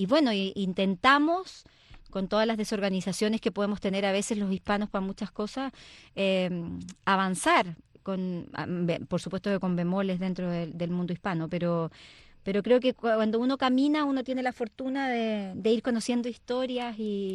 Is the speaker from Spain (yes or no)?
no; Chile; Yo tengo la experiencia de trabajar muchos años en Argentina como chilena